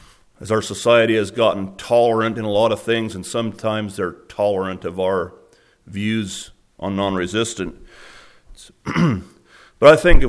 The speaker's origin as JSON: {"language": "English", "region": "Oregon", "country": "United States", "tie": "born or raised there", "said": "And growing up in Oregon, I heard the stories of some of the young men that had been drafted from Oregon."}